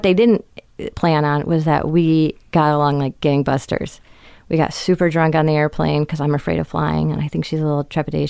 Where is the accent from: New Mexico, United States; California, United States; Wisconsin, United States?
California, United States; I mean, I'm from California.